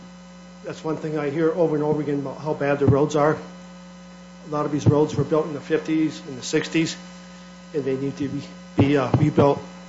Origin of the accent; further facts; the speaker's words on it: Center Township, United States; I'm from Center Township